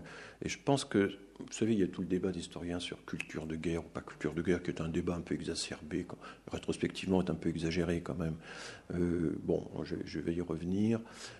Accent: Grand Est, France; Je suis alsacien, donc fatalement je me suis intéressé à cette question.

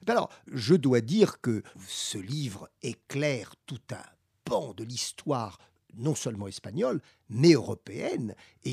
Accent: France; nous, en tant que français

